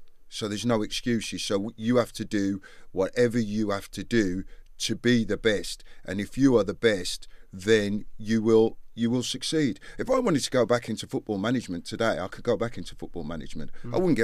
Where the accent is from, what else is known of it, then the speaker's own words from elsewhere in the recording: West Midlands, United Kingdom; born there; Well, I was born in Albury in Worley, West Midlands. That's where I was born.